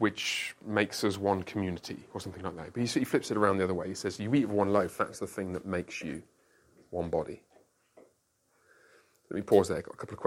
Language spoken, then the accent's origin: English; United Kingdom; It felt a bit weird to have it on my wall at home because I'm British, you know.